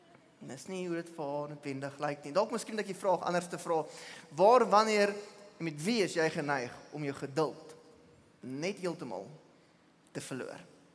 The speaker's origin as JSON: {"language": "Afrikaans", "town": "Pretoria", "region": "Gauteng", "country": "South Africa", "tie": "born or raised there", "said": "ek het groot geword in Pretoria, my ma het my leer bestuur binne in die middestad van Pretoria"}